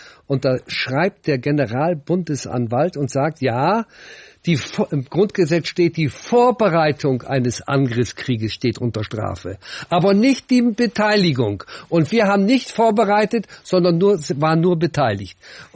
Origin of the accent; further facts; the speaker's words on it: Northern Germany, Germany; ich bin ja, wie gesagt, 46 geboren, 6 Wochen nach der Vertreibung meiner Eltern aus Schlesien in Norddeutschland, aufgewachsen oder in die Schule gegangen